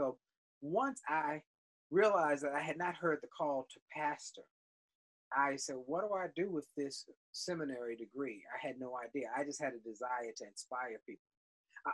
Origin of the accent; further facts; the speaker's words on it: Washington, District of Columbia, United States; I'm from Washington, D.C., still live in Washington, D.C. I'm a second generation Washingtonian. My mother was born in Washington as well. I grew up in Northwest Washington